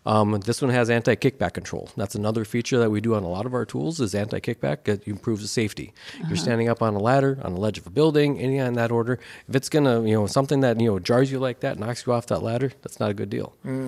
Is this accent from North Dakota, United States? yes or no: yes; Forman, North Dakota, United States; I grew up in a small town about 100 miles, roughly 100 miles south and a little west of Fargo, North Dakota.